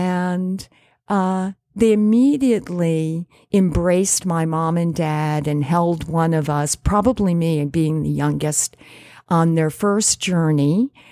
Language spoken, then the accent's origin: English; Block Island, Rhode Island, United States; also born or lived in Providence; I was born in Providence in 1957, but my parents were moved here, actually, in 1957, I was 1958, my parents moved here. They were a young couple in Warwick.